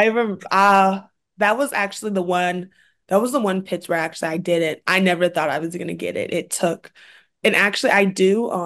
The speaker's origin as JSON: {"language": "English", "region": "Kansas", "country": "United States", "said": "Well, yeah, I don't know how he ended up at Cal, honestly. We're from Kansas, so he just followed me out here, I guess."}